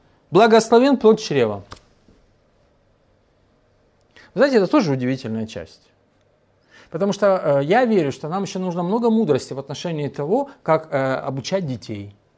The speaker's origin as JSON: {"language": "Russian", "town": "Kyiv", "region": "Kyiv City", "country": "Ukraine", "tie": "born there", "said": "если вы родились в Киеве, я тоже родился в Киеве, и вы любите этот город"}